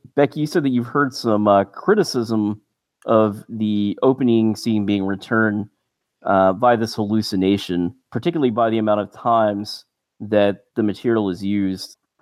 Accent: United States; I instantly thought, like, hillbillies, you know, being an American.

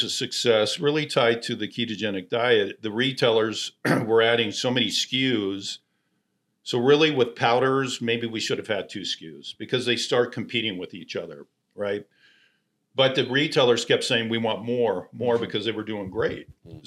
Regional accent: California, United States; So I came from nothing. I grew up here in California.

